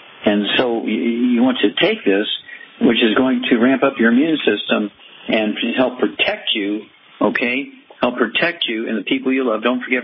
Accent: Missouri, United States; Okay, let's go to Missouri, my home state.

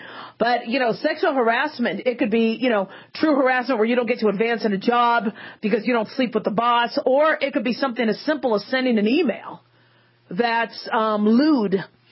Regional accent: Arizona, United States; also born or lived in California; See, I grew up in Arizona. I was born in California. I grew up in Arizona. We didn't do the time change.

